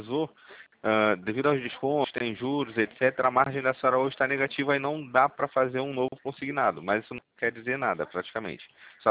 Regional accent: Rio de Janeiro, Brazil; Do Rio de Janeiro, Campo Grande.

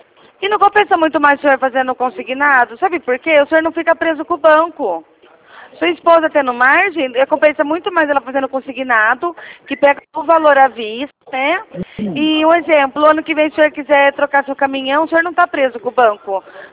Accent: São Paulo, Brazil; eu sou aqui do interior de São Paulo

